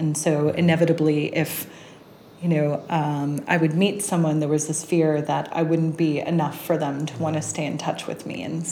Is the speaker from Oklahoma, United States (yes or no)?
no; New York, United States; Well, so I grew up in New York, originally from the East Coast, lived most of my life there.